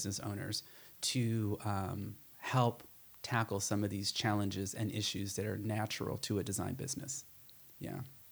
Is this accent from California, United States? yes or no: yes; Pomona, California, United States; also born or lived in Irvine; I was born and raised in Pomona, California, actually. Moved out to Orange County after high school. So I moved out to Irvine in 91-ish.